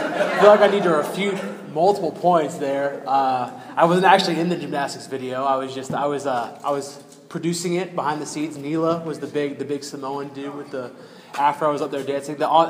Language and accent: English; Apopka, Florida, United States; But about me, so I'm from Apopka, Florida. I'm the oldest of 7 kids.